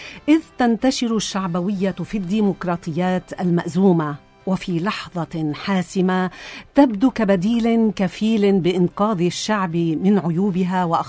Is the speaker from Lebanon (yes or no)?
yes; Lebanon; نحن كلبنانيين